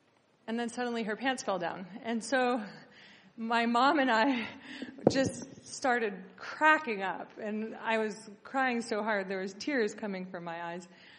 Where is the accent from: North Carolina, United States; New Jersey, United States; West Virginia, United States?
West Virginia, United States; New Vrindavan; So so I grew up in New Vrindavan, and I remember my grandmother had a very funny relationship with Radhanath Maharaj.